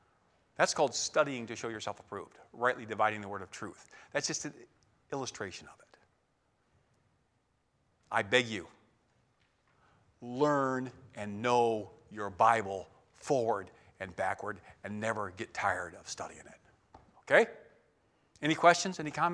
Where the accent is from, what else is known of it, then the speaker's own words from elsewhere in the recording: England, United Kingdom; And when we're English people, so we were, well, how do you say Adam?